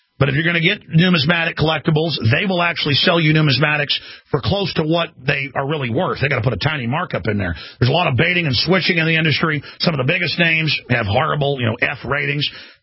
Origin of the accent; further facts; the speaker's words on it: Dallas, Texas, United States; I've been mugged a couple times growing up in Dallas because I'd go in the bad neighborhoods to buy beer and stuff.